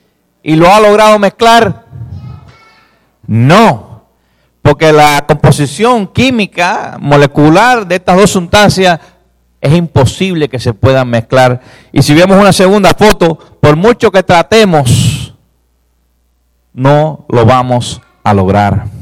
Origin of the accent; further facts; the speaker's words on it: Cuba; De pequeño, allá en Cuba